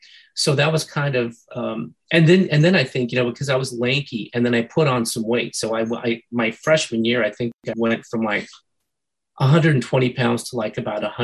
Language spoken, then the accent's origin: English; California, United States; So I grew up in the San Gabriel Valley, which is probably about 25 to 28 miles from Santa Monica.